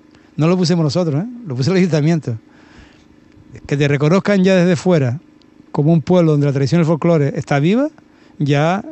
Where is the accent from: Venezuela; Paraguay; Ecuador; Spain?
Spain; Canary Islands; nosotros podemos decir con mucho orgullo que afortunadamente no solo somos canarios en mayo y sí